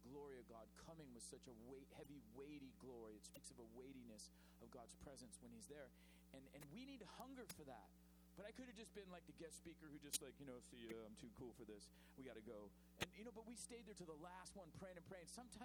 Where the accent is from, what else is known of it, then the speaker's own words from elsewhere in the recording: Wales, United Kingdom; You hear stories of Welsh revivals. Study the Welsh revival. Oh, my goodness. I'm Welsh.